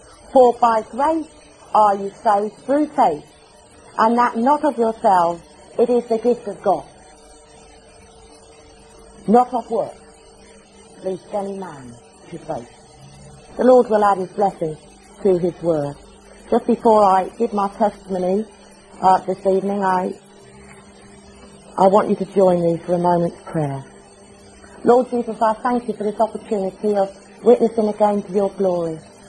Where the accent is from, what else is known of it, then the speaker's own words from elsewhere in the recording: London, United Kingdom; born there; accent: Cockney; I was born in the East End of London, so I'm a true Cockney. So if I drop my H's here and there, you'll know the reason why. I was born the oldest of five girls.